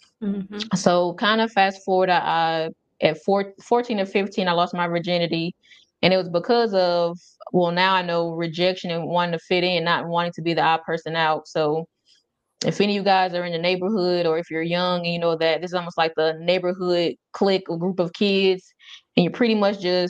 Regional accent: St. Louis, Missouri, United States; now in Georgia, United States; I'm originally from St. Louis, Missouri. Now I'm in Georgia. I've been here maybe 4 years

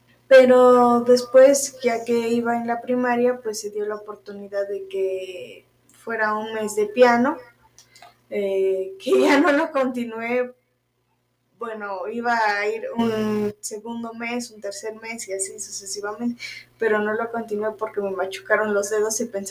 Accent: Huamantla, Tlaxcala, Mexico; also born or lived in Veracruz; yo nací en Veracruz, pero pues toda mi vida viví en Huamantla. Aquí en Huamantla, pues estudié todo lo que fue el kinder, la primaria, la secundaria, la preparatoria.

